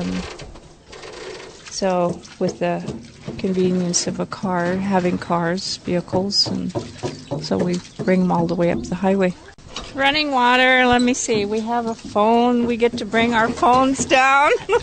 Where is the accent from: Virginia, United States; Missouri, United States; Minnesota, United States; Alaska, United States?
Alaska, United States; Klukwan; I'm from Klukwan, Alaska.